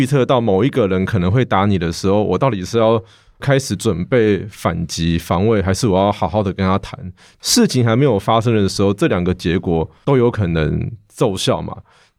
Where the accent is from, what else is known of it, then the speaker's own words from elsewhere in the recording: Taiwan; 可是前提是我们台湾人跟冲绳人之间有没有建立一个新的认知